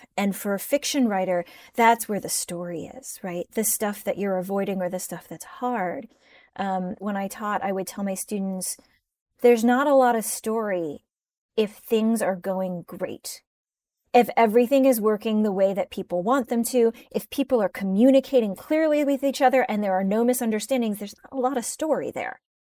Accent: Cleveland, Ohio, United States; also born or lived in Pittsburgh; I was born in Pittsburgh and then I grew up in Cleveland. So, you know, I've got this kind of solid Rust Belt / Midwest upbringing.

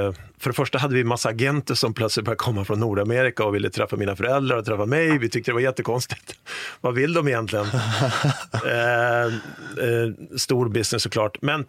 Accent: Sollentuna, Stockholm County, Sweden; man nu spelar på garageuppfarten med mina två bröder hemma i Sollentuna här

